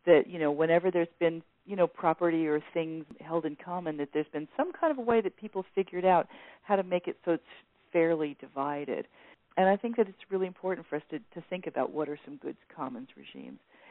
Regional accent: San Diego, California, United States; I grew up in San Diego, where all this beautiful open land was kind of constantly being taken over by these development companies

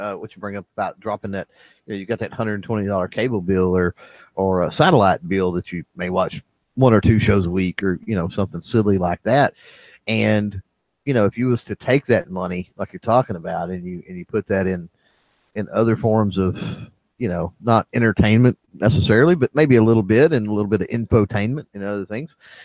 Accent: Texas, United States; I know that's a double negative, but I'm from Texas.

